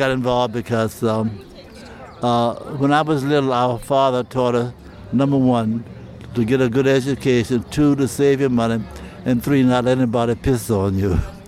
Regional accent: Farmville, Virginia, United States; Farmville was my hometown, and I grew up during the Depression.

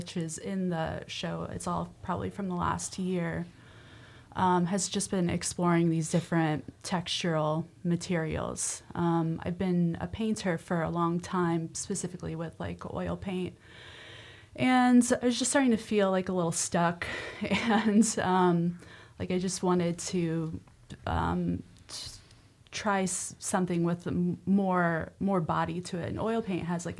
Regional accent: Nebraska, United States; And growing up in Nebraska, a lot of the work that I was looking at were in textbooks or online.

